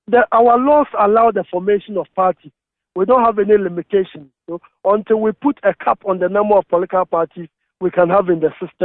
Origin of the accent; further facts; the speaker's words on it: Ghana; as a judge and as a Ghanaian